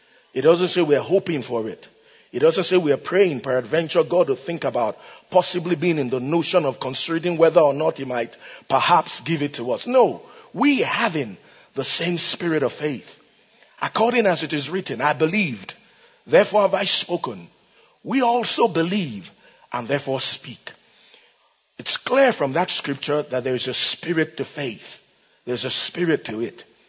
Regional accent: Nigeria; I'm from Nigeria. I'm happily married, husband of one wife.

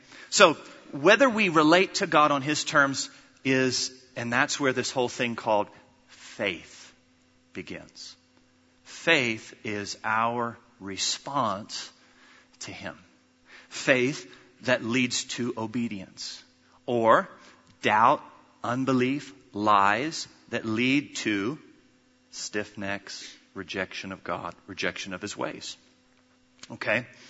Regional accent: United States; The church that I grew up in the States

